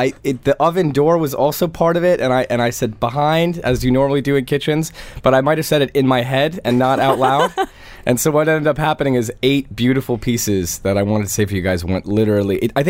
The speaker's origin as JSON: {"language": "English", "town": "New York City", "region": "New York", "country": "United States", "tie": "born or raised there", "said": "look, I'm from New York City. I grew up with a great, great plethora of Mexican restaurants in New York City"}